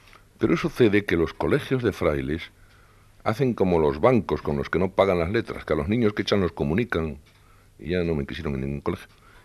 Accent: Padrón, Galicia, Spain; born there; En Iria Flavia, en el municipio de Padrón, banda de Estribor de la Ría de Arosa, ya al fondo, el 11 de mayo de 1916

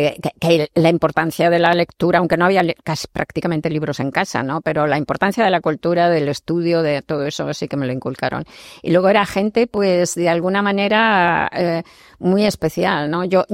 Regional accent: Madrid, Community of Madrid, Spain; Soy de Madrid y también he pasado por momentos de decir, detesto Madrid y tal, y ahora estoy con un amor completo por la ciudad

